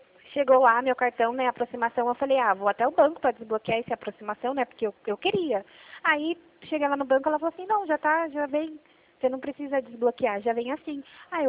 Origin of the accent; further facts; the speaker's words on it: Jundiaí, São Paulo, Brazil; eu sou aqui de Jundiaí.